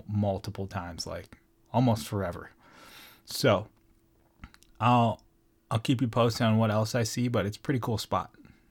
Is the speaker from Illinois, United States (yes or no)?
no; Hawaii, United States; And I'm originally from Hawaii, so it's kind of playing into my heartstrings.